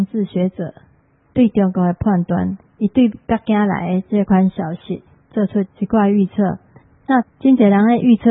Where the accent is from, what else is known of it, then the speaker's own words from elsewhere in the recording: Taiwan; 不过我们台湾人看到这篇文章也是要注意